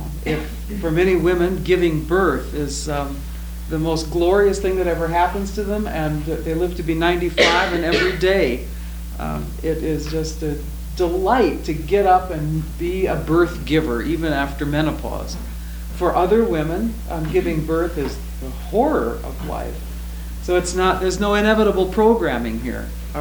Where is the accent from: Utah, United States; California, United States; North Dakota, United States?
North Dakota, United States; I was raised on Egermeyer's Bible storybooks. And we read them diligently in North and South Dakota and looked at the pictures.